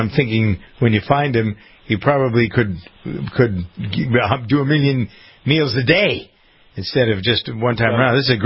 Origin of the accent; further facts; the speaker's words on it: United States; Well, I'm an American family farmer as well. I'm a dairy farmer in addition to being a broadcaster.